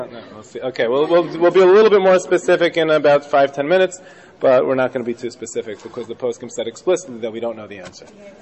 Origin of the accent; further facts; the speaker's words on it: New York, United States; And I know I'm from Washington Heights, but this is a little bit, you know.